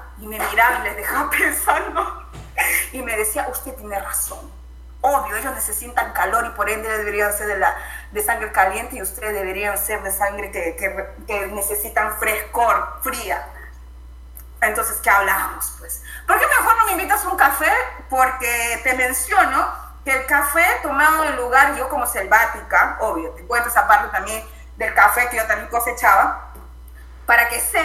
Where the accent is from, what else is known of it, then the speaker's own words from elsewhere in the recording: Amazon, Peru; bueno, yo soy charapita, selvática